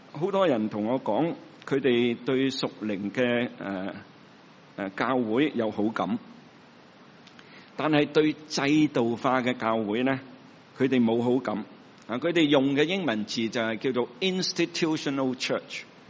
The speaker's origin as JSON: {"language": "Chinese", "country": "China", "said": "一向我們中國人被批評一盤散沙，就是我們沒有組織，我們中國人沒有團結，沒有組織"}